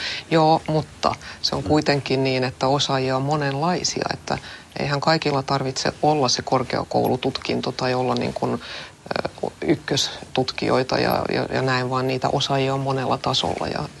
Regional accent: Jakobstad, Ostrobothnia, Finland; Esimerkiksi mun kotikaupungissa, niin meillähän on

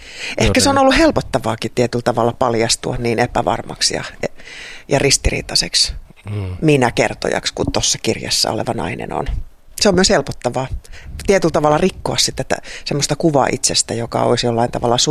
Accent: Kajaani, Kainuu, Finland; No, mä asuin lapsuuteni vanhempien kanssa Kajaanissa. Mun suku oli sitä, äidin ja isän suku oli tuolla Hämeessä, mutta me oltiin Kajaanissa.

